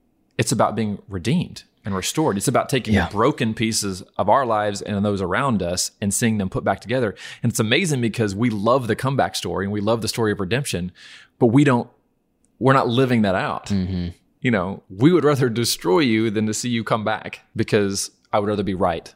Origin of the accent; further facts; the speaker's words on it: Norman, Oklahoma, United States; I'm from Norman, Oklahoma.